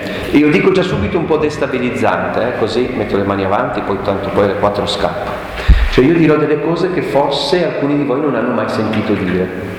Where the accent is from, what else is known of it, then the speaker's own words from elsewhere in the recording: Aosta Valley, Italy; Io sono valdostano e per lunghi anni ho abitato nel Parco Nazionale del Gran Paradiso